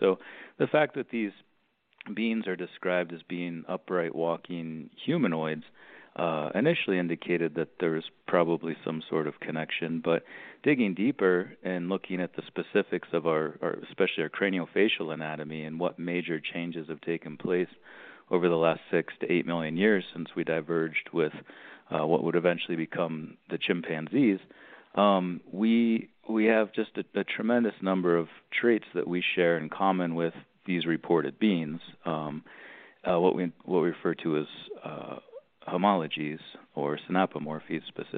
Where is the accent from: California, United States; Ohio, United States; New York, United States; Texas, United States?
Ohio, United States; I grew up in Northeast Ohio in a very rural part of the state, and specifically in Amish country where a lot of Amish people live.